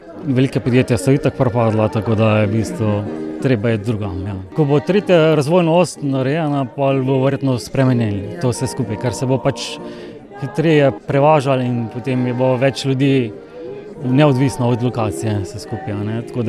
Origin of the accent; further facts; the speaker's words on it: Slovenj Gradec, Carinthia, Slovenia; jaz sem pa iz Slovenjgradca in potem je večje mesto in potem se to pozna.